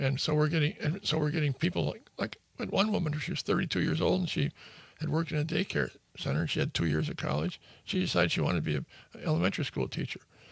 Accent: Janesville, Wisconsin, United States; I grew up in Janesville. I'm a lifelong resident of Janesville, which when I grew up was almost all white.

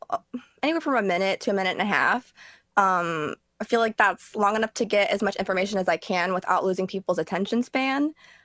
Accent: Navajo Nation, United States; now in Tennessee, United States; I'm in Tennessee. I'm away from Navajo Nation. I can't physically be on the ground to help as much as I'd like.

